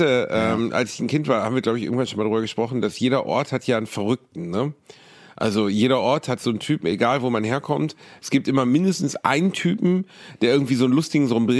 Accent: Gelsenkirchen, North Rhine-Westphalia, Germany; Und in meiner Heimat in Gelsenkirchen, da gab es den Pomadenmann.

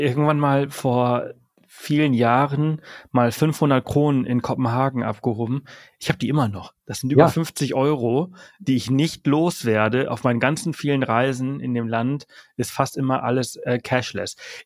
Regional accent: Balearic Islands, Spain; Also ich komme ja ursprünglich aus Mallorca und bin dort geboren, aufgewachsen.

